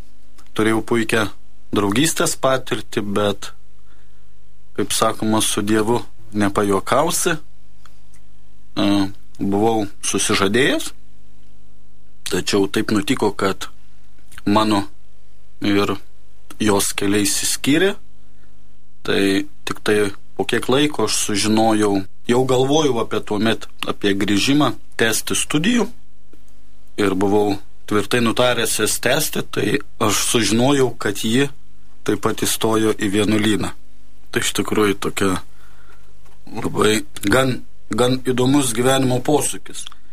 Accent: Troškūnai, Utena County, Lithuania; Esu kilęs iš Anykščių rajono, Troškūnų.

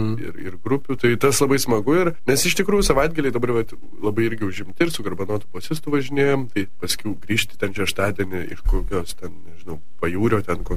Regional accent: Vilnius, Vilnius County, Lithuania; Tai liko mes vilniečiai.

